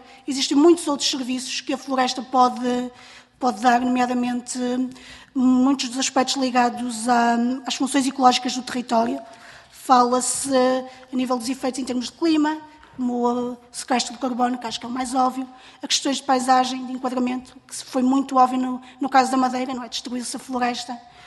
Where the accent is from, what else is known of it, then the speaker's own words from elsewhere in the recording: Norte, Portugal; nomeadamente da área de onde eu venho, do Minho, quase todas as propriedades têm menos de 2 hectares.